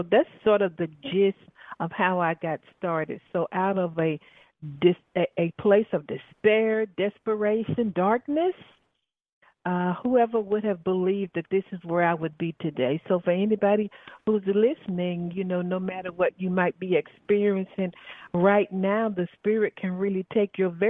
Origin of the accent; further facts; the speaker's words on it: Southern United States, United States; accent: Southern; Excuse my Southern accent.